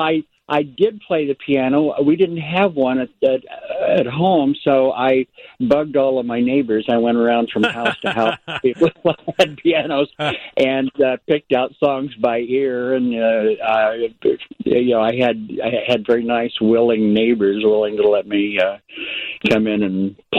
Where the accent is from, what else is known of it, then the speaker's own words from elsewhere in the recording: Tulsa, Oklahoma, United States; Well, I grew up in Tulsa, Oklahoma, and graduated from TU.